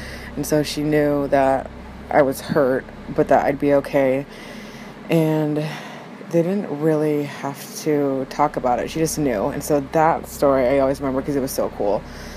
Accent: Pacific Northwest, United States; I'm from the Pacific Northwest.

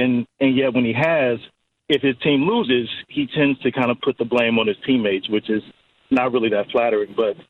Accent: Ohio, United States; I get teased by my friends because I'm from Ohio, and I've never really been a big LeBron fan

